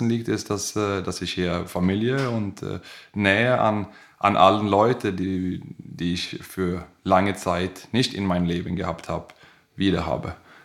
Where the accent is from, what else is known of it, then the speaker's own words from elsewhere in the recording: Sweden; German is a second language; diese schöne Teil Schwedens auch sehen. Ist meine Heimat.